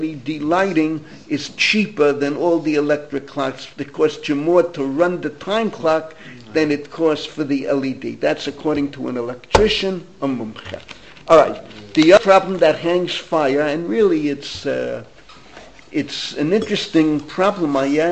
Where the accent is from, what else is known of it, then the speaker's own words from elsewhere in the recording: Bronx, New York, United States; I still remember where I grew up in the Bronx, occasionally a woman came into the back of the Beis Medrash.